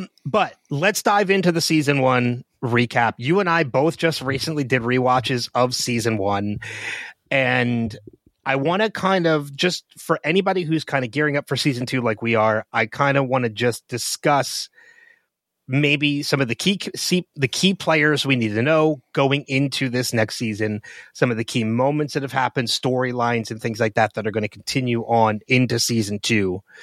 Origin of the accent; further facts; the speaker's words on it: New Jersey, United States; Hey, I'm from New Jersey.